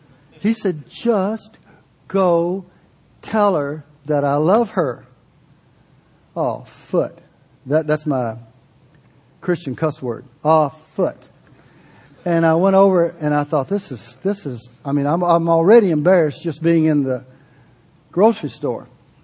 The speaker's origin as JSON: {"language": "English", "region": "the South", "country": "United States", "tie": "born or raised there", "said": "When I grew up in the South, a revival was nothing but an evangelistic campaign misnomer called revival."}